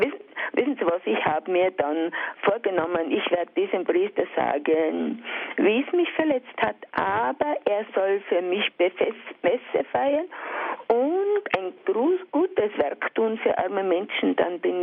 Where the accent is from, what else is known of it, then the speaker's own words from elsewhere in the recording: Altbach, Baden-Württemberg, Germany; Und ich habe im Altbach, also meine Heimat ausgebaut vor über 40 Jahren für meine Schwestern, für meine Mutter und so weiter und fort. Und da bin ich jetzt im Haus.